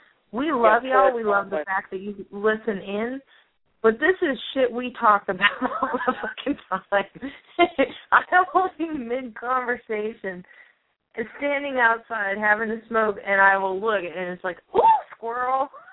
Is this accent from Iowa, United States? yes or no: no; California, United States; Yeah, I grew up in California, so it's like, it's not quite Nevada.